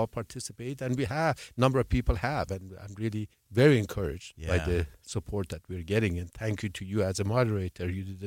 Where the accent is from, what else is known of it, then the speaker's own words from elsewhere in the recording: Iran; English is a second language; I'm from Iran, and in Iran, there are many philosophers that they promoted kindness.